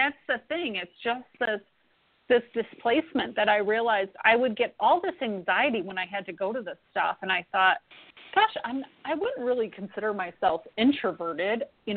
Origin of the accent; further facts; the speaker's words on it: San Diego, California, United States; born there; I was born in San Diego, and I was raised across the country